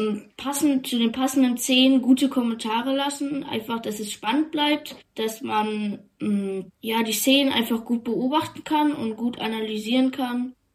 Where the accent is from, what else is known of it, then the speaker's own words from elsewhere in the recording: Germany; wir leben ja in Deutschland, einfach in meiner Heimat